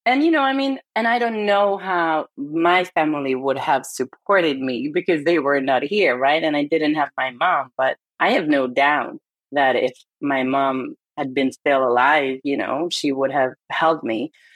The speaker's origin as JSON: {"language": "English", "country": "Hungary", "second_language": "English", "moved": "as an adult", "lives_now": "United States", "said": "So as you can hear, I was not born and raised in this country. Originally, I'm from Hungary. That's a country in Europe right next to Austria. Mm-hmm. And I moved to the States back in 2011."}